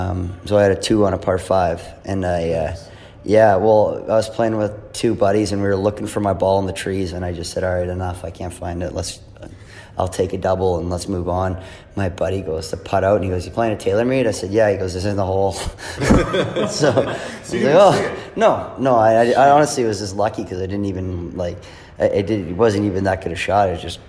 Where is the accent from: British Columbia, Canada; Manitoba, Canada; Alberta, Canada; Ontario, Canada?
Alberta, Canada; Edmonton; I grew up watching in Edmonton.